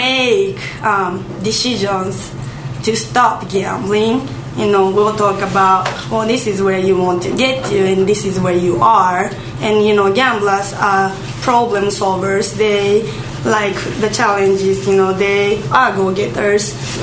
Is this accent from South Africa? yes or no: no; Japan; I'm from Japan. And, you know, in Asian countries, there is so much belief in superstition